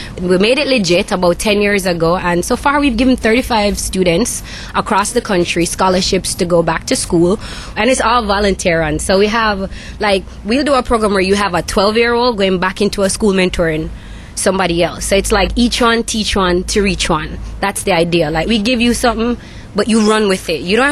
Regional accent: Rockford, Illinois, United States; I'm from Rockford. Like, I was born on Lucas Road, East Kingston, Rockford, East Kingston Street. I'll say it all day, every day.

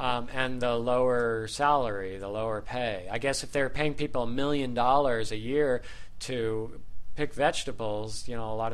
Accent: United States; born there; And I was born in America, but, my great-grandfathers immigrated here.

